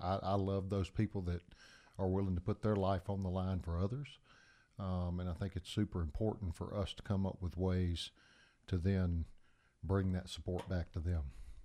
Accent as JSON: {"language": "English", "town": "Augusta", "region": "Georgia", "country": "United States", "lives_now": "Carrollton, United States", "said": "I'm originally from Augusta, Georgia."}